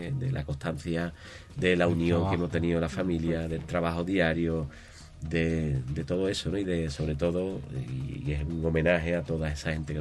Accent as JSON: {"language": "Spanish", "town": "Puerto Real", "region": "Andalusia", "country": "Spain", "tie": "born or raised there", "said": "de aquí de mi pueblo, de Puerto Real"}